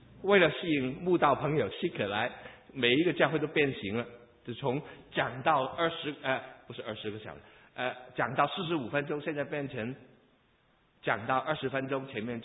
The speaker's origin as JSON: {"language": "Chinese", "country": "China", "said": "当我们在牛年我们中国人要开启一个新的新年的时候"}